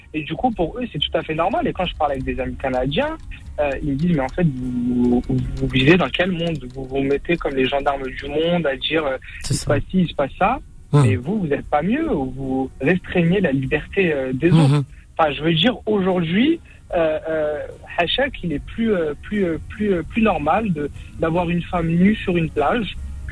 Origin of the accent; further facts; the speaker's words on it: France; born there; Moi, je suis né en France.